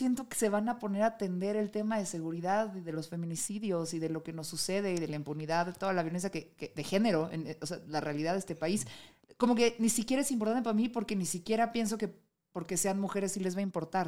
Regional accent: Mexico; Nos une como mexicanos

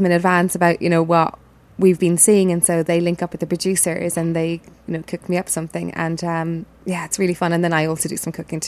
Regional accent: Cork, Munster, Ireland; I'm from Cork, yeah. And there's a lot of jokes about people from Cork thinking that there's nowhere else in the world but Cork.

